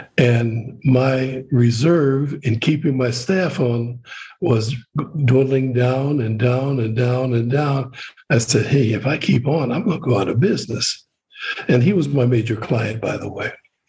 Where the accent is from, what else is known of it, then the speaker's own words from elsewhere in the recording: Detroit, Michigan, United States; I said, well, I know a little bit about … We're both from Detroit